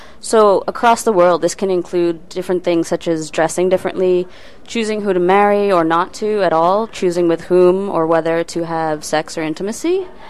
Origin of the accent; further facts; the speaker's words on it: Montreal, Quebec, Canada; I'm from Canada.